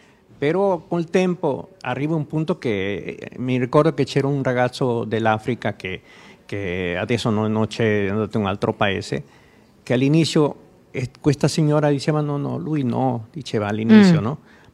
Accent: Guayaquil, Guayas, Ecuador; Italian is a second language; now in Milan, Italy; io prima di tutto vengo dall'Ecuador.

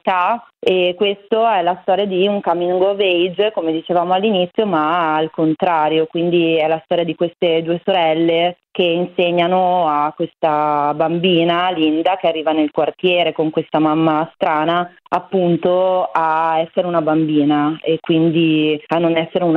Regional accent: Mantua, Lombardy, Italy; In realtà la nostra storia poi è accaduta a Mantova, noi siamo di Mantova

